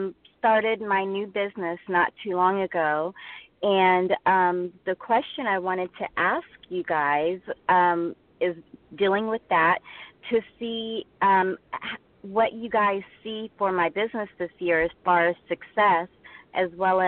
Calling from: California, United States; I'm calling from Southern California.

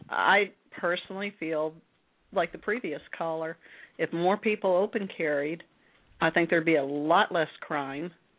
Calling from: Wisconsin, United States; The Plymouth and West Bend area.

